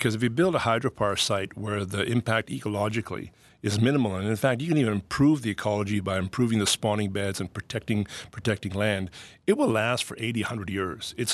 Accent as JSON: {"language": "English", "country": "India", "tie": "born there", "said": "I'm the real Indian because I was born in India."}